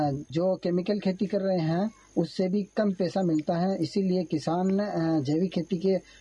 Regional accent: Mandalgarh, Rajasthan, India; तहसील मांडलगढ़ जिला भीलवाड़ा का रहने वाला हूँ।

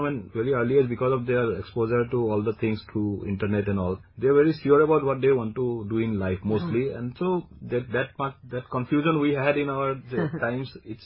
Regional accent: Guwahati, Assam, India; English is a second language; I come from Guwahati. I born and brought up there. I had my schooling and college

